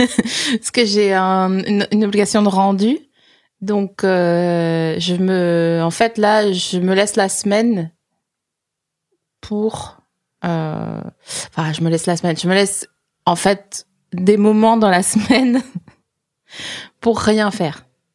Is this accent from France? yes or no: yes; Grand Est, France; also born or lived in Vosges; je suis née dans les Vosges, j'ai grandi en Alsace, et mes parents, ils avaient toujours leur maison dans les Vosges